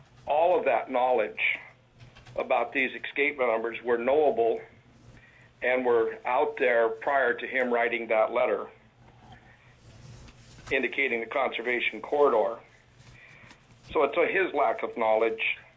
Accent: Kasilof, Alaska, United States; And I'm from Kasilof, a longtime resident of Alaska, former commercial fisherman.

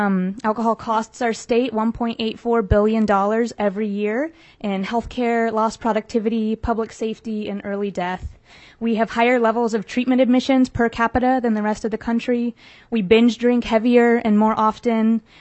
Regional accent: Anchorage, Alaska, United States; I was born and raised in Anchorage

